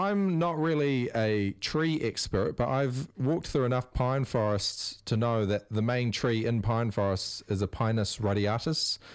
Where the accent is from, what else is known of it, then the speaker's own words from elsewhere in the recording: Auckland, New Zealand; because, you know, being from Auckland, somewhere like Palmerston North is sort